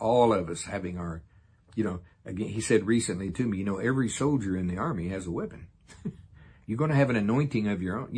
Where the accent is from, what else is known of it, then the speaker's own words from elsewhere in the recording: South Africa; a different one than I grew up in South Africa for 40 years